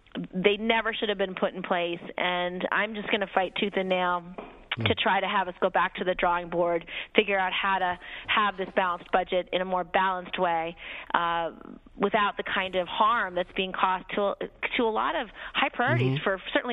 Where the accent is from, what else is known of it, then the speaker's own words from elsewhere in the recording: New York, United States; But, you know, as a New Yorker, I am very concerned that we are cutting both Sandy aid